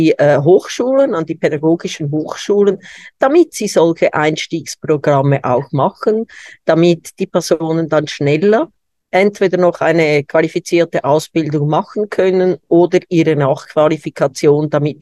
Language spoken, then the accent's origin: German; Zurich, Switzerland; ich komme aus der Stadt Zürich